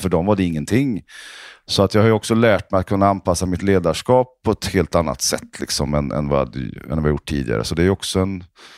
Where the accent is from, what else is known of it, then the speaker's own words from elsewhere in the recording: Sweden; Holland är ju såklart närmare där jag är uppfostrad i Sverige